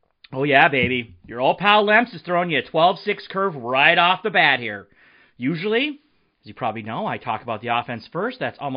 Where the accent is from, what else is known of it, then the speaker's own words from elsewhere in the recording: Michigan, United States; moved away as an adult; I grew up in Michigan. I grew up in the Upper Peninsula, right? I'm a Youper. Spent most of the, well, I spent what, the first 23 years of my life there?